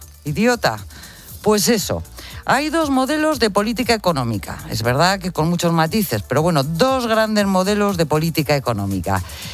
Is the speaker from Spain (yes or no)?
yes; Burgos, Castile and León, Spain; que la alcaldesa de Burgos, mi pueblo, venga a visitarme para normalizar mi situación